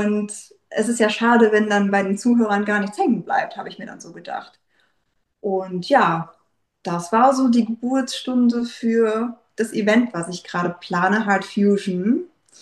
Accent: North Rhine-Westphalia, Germany; Ich komme aus dem Aachener Raum, also zwischen Köln, Aachen, Düren, wer sich da auskennt. In dem schönen Altenhofen, bei Altendofen sagt man auch. Genau, da lebe ich mit meinem Lebensgefährten

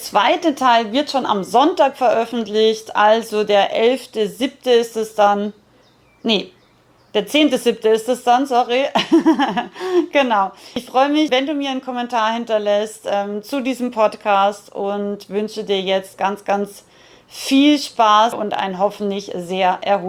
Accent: Austria; Aber wenn die was wollte, dann hat die da losgerührt, wie so ein Krampus bei uns in Österreich.

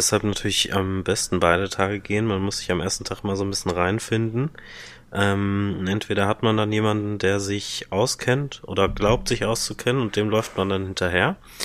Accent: Dortmund, North Rhine-Westphalia, Germany; für mich als Dortmunder dass Juicy Beats wahrscheinlich nochmal einen anderen Stellenwert hat

